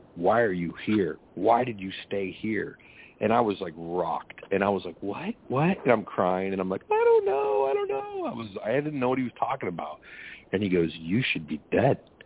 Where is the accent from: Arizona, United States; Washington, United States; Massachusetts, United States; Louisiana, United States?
Washington, United States; Seattle; and I'm from Seattle. So I was in Miami. So I was in Florida, but I was in no shape to travel.